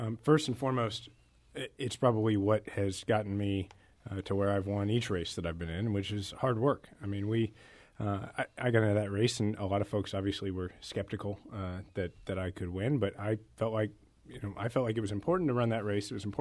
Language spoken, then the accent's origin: English; Kansas City, United States; So I'm originally from Kansas City.